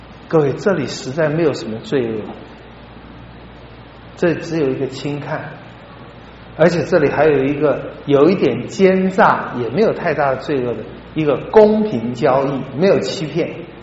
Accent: China; 这跟我们本性是不合的，尤其跟我们中国人本性是不合的。

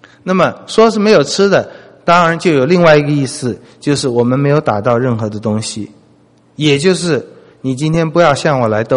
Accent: China; 这是我们中国人几十年前问的，现在不问了。中国人见面都说吃过饭没有嘛，对不对啊？

